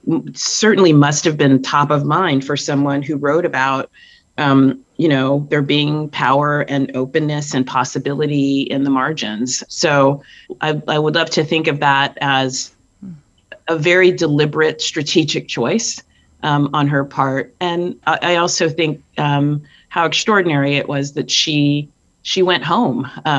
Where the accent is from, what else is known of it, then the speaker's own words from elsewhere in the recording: San Diego, California, United States; I grew up in San Diego.